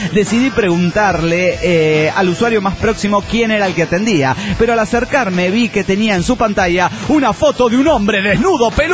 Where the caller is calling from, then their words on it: New York, United States; de New York, Estados Unidos de Norteamérica.